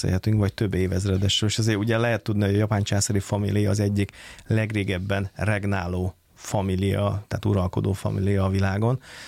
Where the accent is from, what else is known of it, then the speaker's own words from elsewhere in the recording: Hungary; mondtam, hogy magyar vagyok